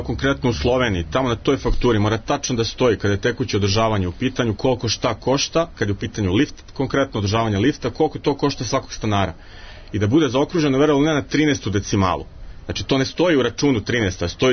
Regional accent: Belgrade, Serbia; pa ja sam iz Beograda

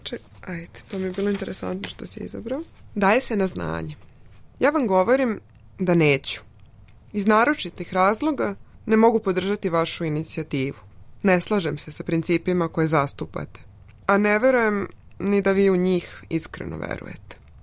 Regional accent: New Belgrade, Belgrade, Serbia; jer ja sam odrasla na Novom Beogradu

